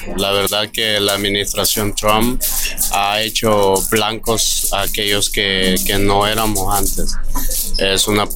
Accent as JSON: {"language": "Spanish", "country": "El Salvador", "also_born_or_lived": "California", "moved": "yes", "lives_now": "Dallas, United States", "said": "De Dallas, Texas, y mi país de origen, El Salvador."}